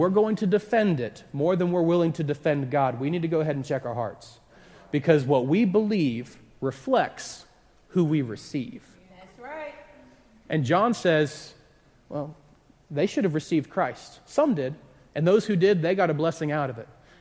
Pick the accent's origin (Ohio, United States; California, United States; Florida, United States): Ohio, United States; I'm from Ohio, so I really don't care about either of these either.